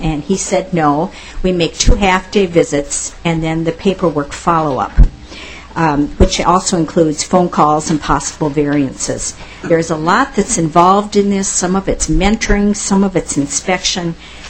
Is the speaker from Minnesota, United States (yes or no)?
yes; Minnesota, United States; I'm from Olmsted County.